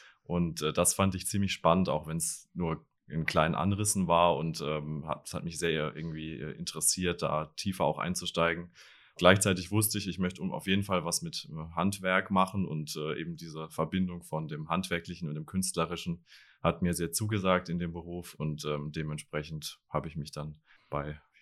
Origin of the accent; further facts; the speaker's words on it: Landau, Rhineland-Palatinate, Germany; born there; now in Bonn, Germany; ich bin 22 Jahre alt, gebürtig aus Landau in der Pfalz und bin dann auch, wie Frau Gänzler, nach Bonn gezogen für die Ausbildung